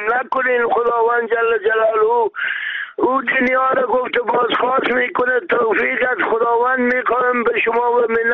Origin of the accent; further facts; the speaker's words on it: Afghanistan; ما افغان هستیم، از افغانستان هستیم